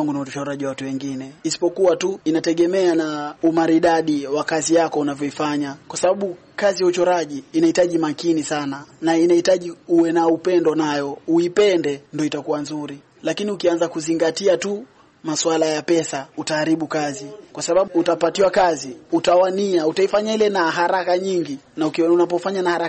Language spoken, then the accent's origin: Swahili; Ngombeni, Kwale County, Kenya; Nimetokea Ngombeni katika Kwale County.